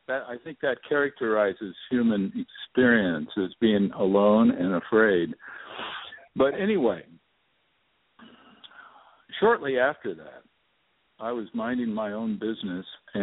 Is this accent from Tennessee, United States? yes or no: no; California, United States; And I grew up in California, and as a seven-year-old, I was one day standing underneath a huge tree